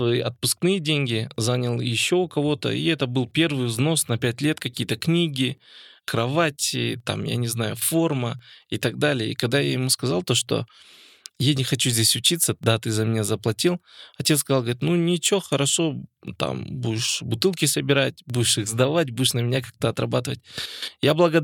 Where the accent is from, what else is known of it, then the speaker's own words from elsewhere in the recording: Pavlodar Region, Kazakhstan; also born or lived in Ekibastuz / Almaty; Я родился в Павлодарской области. Для меня мои родные города, я считаю, для меня это три города. Это Павлодар, Кибастуз и город Алматы. Я учился в общеобразовательной школе